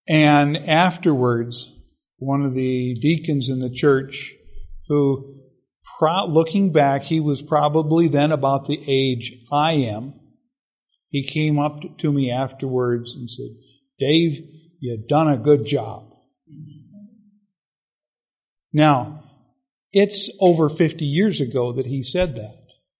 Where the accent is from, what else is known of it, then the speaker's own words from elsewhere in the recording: Minnesota, United States; and I grew up in Minnesota, and so some of you will smile at this.